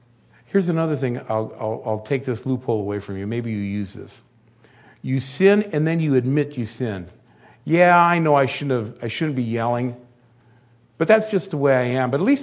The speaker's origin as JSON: {"language": "English", "town": "Wilmington", "region": "California", "country": "United States", "tie": "born or raised there", "said": "And pretty frequently we get old Wilmington people coming in there. I grew up in Wilmington. And people from high school, even some teachers from Banning."}